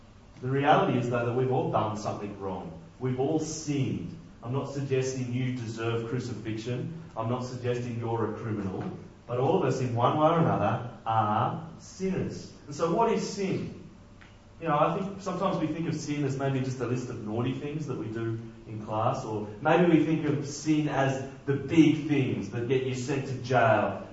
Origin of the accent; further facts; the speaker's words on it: New South Wales, Australia; I'm from New South Wales